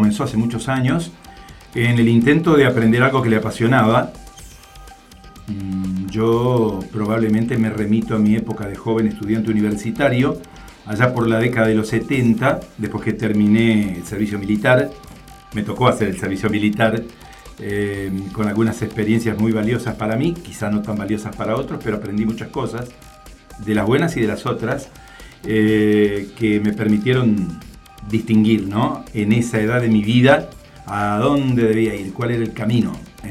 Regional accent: Santa Fe, Argentina; De muy chiquito, mis padres me llevaron a vivir a Barrio Candioti

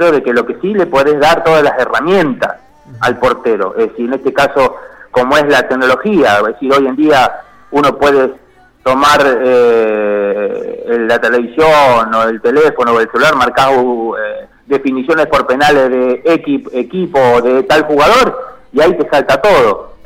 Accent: Santa Fe, Argentina; No, yo tengo un gran recuerdo de Santa Fe, porque obviamente crecí ahí, me crié ahí, sobre todo en Las Flores 2

